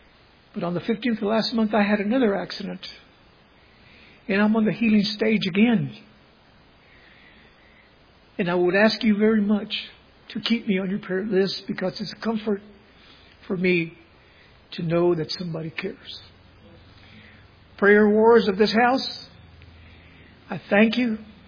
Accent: San Antonio, Texas, United States; I'm from San Antonio, Texas, accompanied by my wife, Gloria.

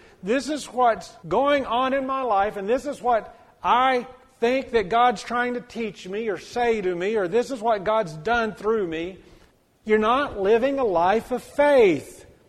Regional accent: Texas, United States; Now, I'm from East Texas and sometimes do a little different things in East Texas, especially as I was a kid.

